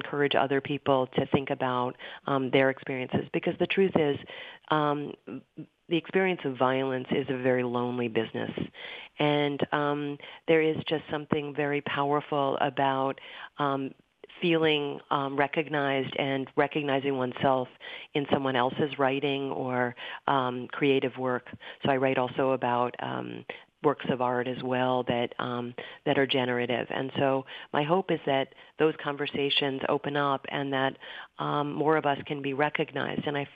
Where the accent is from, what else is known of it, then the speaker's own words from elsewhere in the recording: Dover, Delaware, United States; I'm from Dover, Delaware, and Delaware, as you know, is a small state.